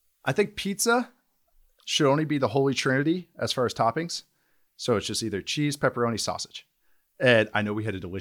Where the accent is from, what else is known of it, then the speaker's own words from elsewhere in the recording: Midwest, United States; Can you believe I'm from the Midwest?